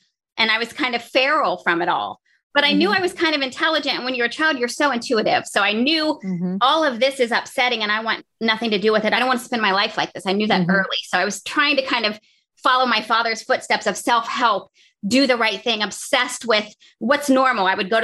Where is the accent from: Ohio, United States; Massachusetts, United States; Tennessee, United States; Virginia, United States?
Ohio, United States; I am from the Midwest. I'm an Ohio girl. I was raised the youngest of six kids, and I was born into pretty much a family that was in crisis and conflict.